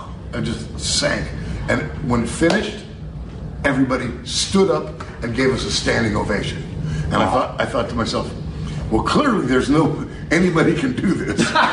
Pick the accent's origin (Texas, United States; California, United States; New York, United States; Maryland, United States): California, United States; San Francisco; I thought, we're from San Francisco.